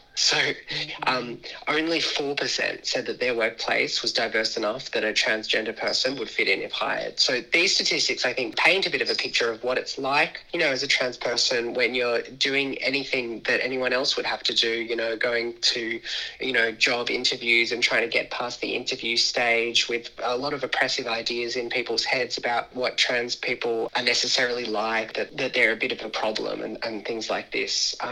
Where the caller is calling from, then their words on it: Sydney, New South Wales, Australia; I'm coming in from Gadigal country here in Sydney.